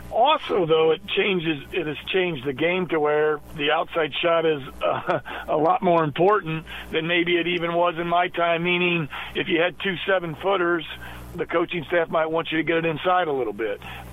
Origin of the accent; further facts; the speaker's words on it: Plymouth, Indiana, United States; Growing up as a boy, I grew up in Plymouth, Indiana, really, where about 25 miles south of Notre Dame.